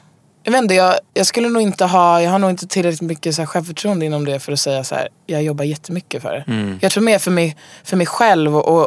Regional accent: Stockholm, Stockholm County, Sweden; also born or lived in Umeå; Stockholm är ju verkligen mitt, det här har jag vuxit upp så.

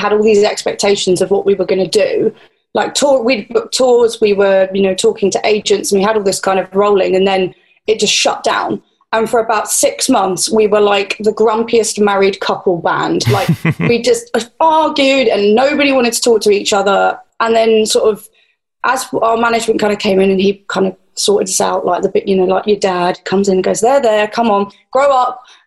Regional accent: England, United Kingdom; I'm English, I have to moan.

